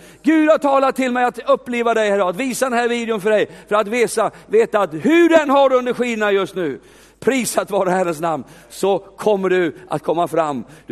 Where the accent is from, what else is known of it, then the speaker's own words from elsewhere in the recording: Ostrobothnia, Finland; Jo, men nu förstår vi är från Österbotten.